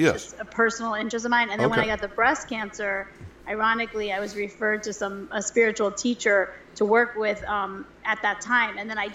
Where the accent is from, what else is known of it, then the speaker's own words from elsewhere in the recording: Manhattan, New York, United States; I am. I'm from Manhattan. I'll slow down.